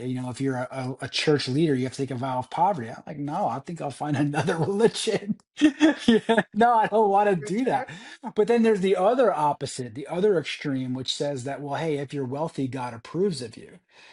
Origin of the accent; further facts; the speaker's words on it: New England, United States; And I grew up in New England.